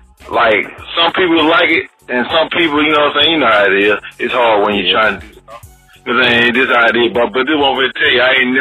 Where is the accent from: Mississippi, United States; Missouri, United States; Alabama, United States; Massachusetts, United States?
Mississippi, United States; Jackson; I'm from Jackson, Mississippi.